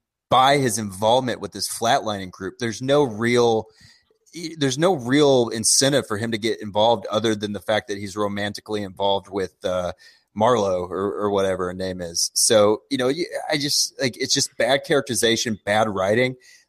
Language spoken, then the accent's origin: English; Midwest, United States